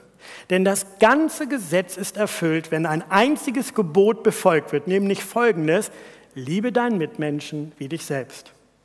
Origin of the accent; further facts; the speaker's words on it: Priesdorf, Germany; Als Kind bin ich sehr idyllisch aufgewachsen im Priesdorf, ein Dorf mit 2.500 Einwohnern.